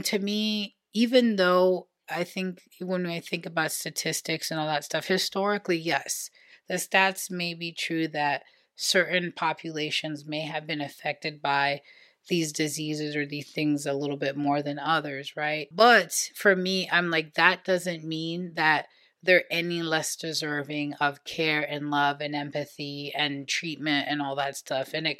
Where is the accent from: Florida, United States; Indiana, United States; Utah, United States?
Florida, United States; especially for me growing up in Florida, growing up in an evangelical circle